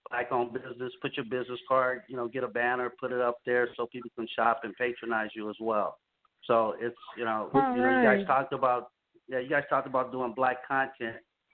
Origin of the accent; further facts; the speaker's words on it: Los Angeles, California, United States; No, I'm from Los Angeles. I'm in Las Vegas for this production, but I'm from Los Angeles.